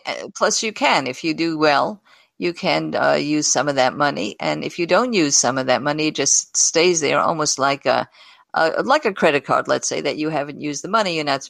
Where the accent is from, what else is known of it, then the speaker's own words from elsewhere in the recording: Brooklyn, New York, United States; He sees Ron is very fancy, but I'm from Brooklyn. I'm not so fancy.